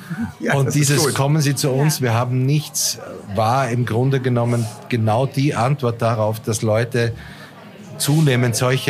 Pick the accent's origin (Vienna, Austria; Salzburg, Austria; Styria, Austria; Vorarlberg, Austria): Salzburg, Austria; now in Wuppertal, Germany; neben meiner Heimatstadt in Salzburg, wo ich aufgewachsen bin, am zweitlängsten gewohnt habe, also jetzt über 20 Jahre fast.